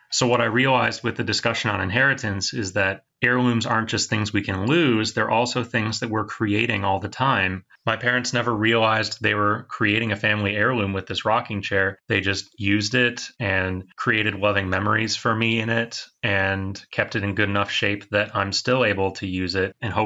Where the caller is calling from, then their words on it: Michigan, United States; I'm calling from Michigan.